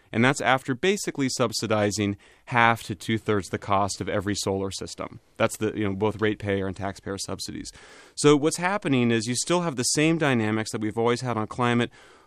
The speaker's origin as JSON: {"language": "English", "country": "United States", "said": "as an American, I want to see us taking strong leadership."}